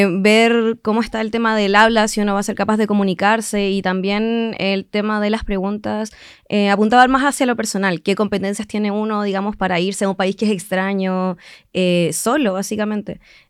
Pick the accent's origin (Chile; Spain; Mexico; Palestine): Chile; Ancud, Los Lagos; also born or lived in Osorno; Yo nací acá en Osorno, pero he vivido muchos años en Chiloé, así que yo ya me considero chilota, ancuditana.